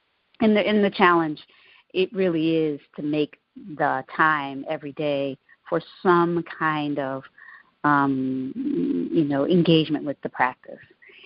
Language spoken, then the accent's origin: English; the South, United States; I grew up in the South, in the United, in the Southern United States. Was born in 1967